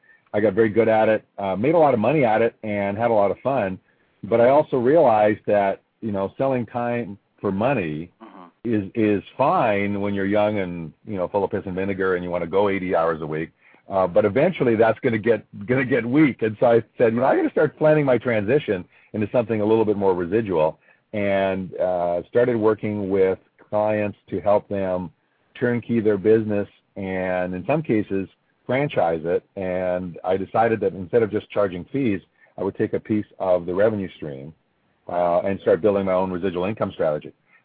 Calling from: Vancouver, British Columbia, Canada; I am from beautiful Vancouver right now

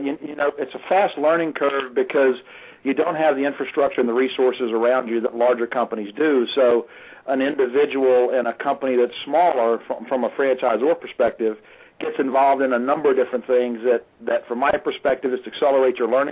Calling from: Raleigh, North Carolina, United States; I am calling from Raleigh, North Carolina.

